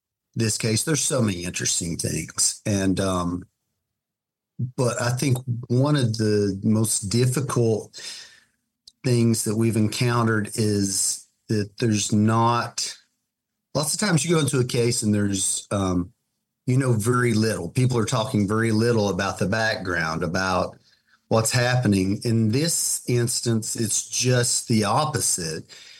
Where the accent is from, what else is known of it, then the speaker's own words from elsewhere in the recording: Virgie, Kentucky, United States; I grew up in Eastern Kentucky. My wife and I both are natives of Pike County.